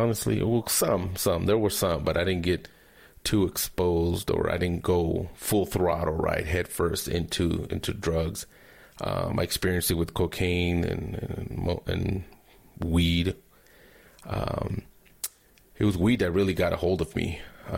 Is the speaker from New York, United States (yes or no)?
no; California, United States; My parents were Christian. I am one of seven kids. We grew up in California.